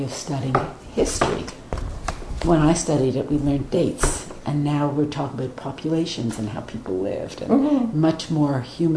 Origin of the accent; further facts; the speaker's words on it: Montreal, Quebec, Canada; I grew up in Montreal.